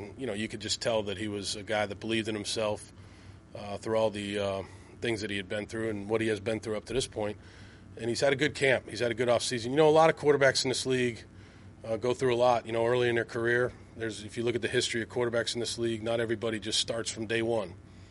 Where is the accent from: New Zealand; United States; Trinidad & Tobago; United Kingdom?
United States; Boston, Massachusetts; Yeah, no, I mean, I would say as a Bostonian, he's speaking like a true New Yorker that he is.